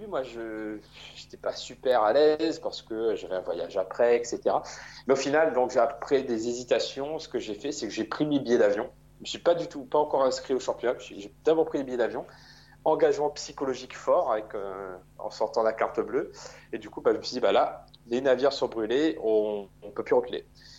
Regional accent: Plaine-des-Palmistes, Réunion, France; moved away as an adult; je viens de l'île de la Réunion. J'ai grandi à la plaine des Palmistes, qui est la plus petite commune de l'île de la Réunion. Mais ma famille est originaire de la ville du Tampon, qui est une commune du sud de la Réunion. Et j'ai passé ma vie jusqu'à l'âge de 20 ans.

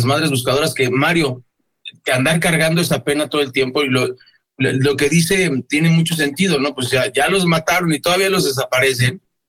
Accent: Mexico; no solo como periodista, sino como persona, como mexicano, sí tengo la duda.

